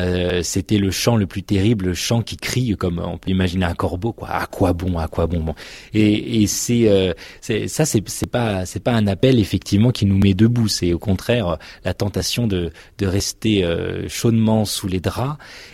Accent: Grand Est, France; Je suis Lorrain, donc je viens de l'autre bout.

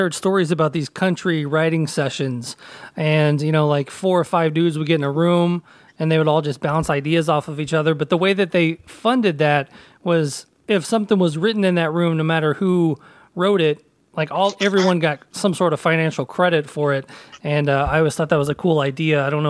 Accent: Nashville, Tennessee, United States; now in Louisville, United States; Yeah, I grew up in Nashville. I live up in Louisville now

